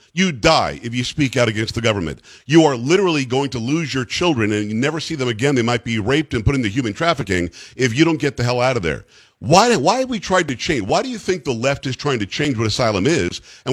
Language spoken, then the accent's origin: English; Florida, United States; You know, Carrie, I grew up in South Florida, and I think I've told you this before.